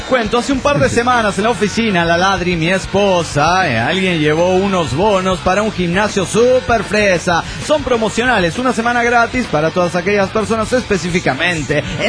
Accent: Juliaca, Puno, Peru; de Juliaca, Perú.

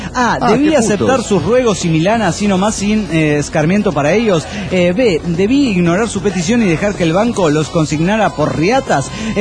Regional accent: Guadalajara, Jalisco, Mexico; de Guadalajara, Jalisco, México.

